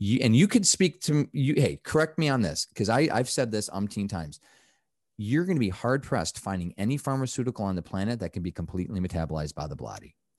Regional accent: United States; as an American, I'm not proud to say that most studies aren't done here.

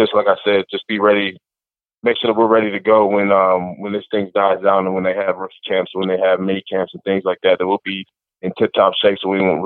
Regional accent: Midwest, United States; growing up in the Midwest, it just was nice to enjoy the warm weather in the middle of January, for when it's, really cold up here.

